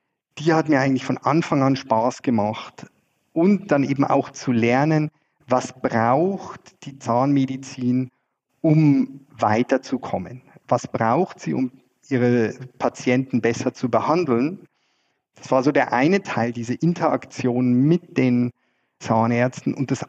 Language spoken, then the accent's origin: German; Freising, Bavaria, Germany; moved away as an adult; also born or lived in Scotland; now in Zurich, Switzerland; Ich komme ursprünglich aus Freising, in der Nähe von München. Bin dort aufgewachsen und bin dann zum Studium nach Schottland. Ich habe Chemie in Schottland studiert und bin dann nach meinem Chemiestudium zur Dissertation an die ETH nach Zürich. Habe mich in die Schweiz verliebt